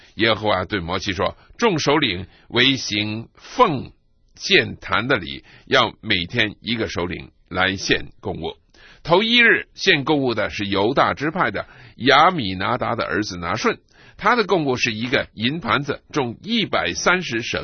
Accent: China; 我亲爱的弟兄，我亲爱的姊妹，我是一个中国人，你也是一个中国人。

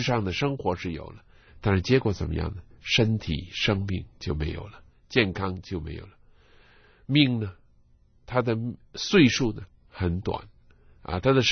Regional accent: China; 我们中国人是一个非常勤劳的民族

